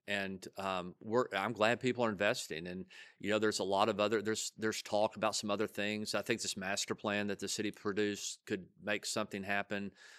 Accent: Little Rock, Arkansas, United States; You know, I grew up in Little Rock

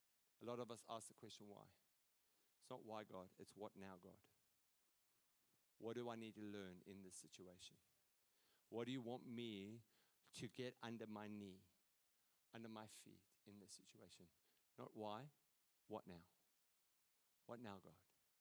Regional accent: South Africa; I'm very independent, and I'm South African on top of it.

